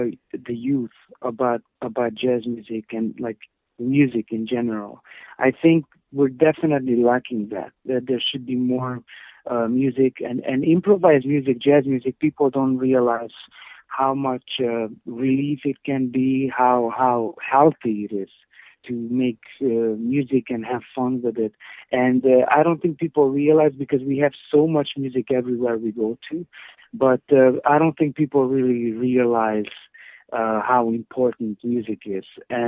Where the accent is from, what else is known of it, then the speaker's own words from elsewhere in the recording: Hungary; now in Canada; Yes, I'm originally from Hungary, and I left Hungary in 1998. I immigrated to Canada.